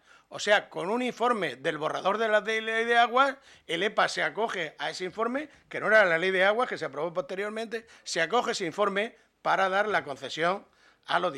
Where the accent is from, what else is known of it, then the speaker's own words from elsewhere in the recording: Calasparra, Region of Murcia, Spain; Eso pasa en Cartagena, en mi pueblo, en Calasparra y en cualquier lugar de España.